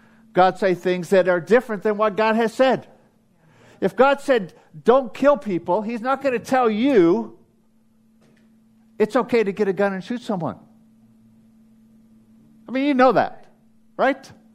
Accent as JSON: {"language": "English", "country": "United States", "lives_now": "Australia", "said": "I'm an American living in Australia."}